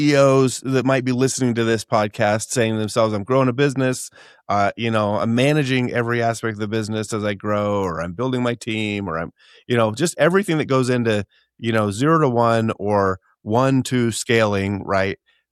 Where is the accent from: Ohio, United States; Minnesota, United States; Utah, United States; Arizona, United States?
Utah, United States; Well, I will say I'm from Utah. Utah, I believe, is one of the capitals, perhaps, of multi-level marketing and door-to-door sales or direct-to-consumer sales.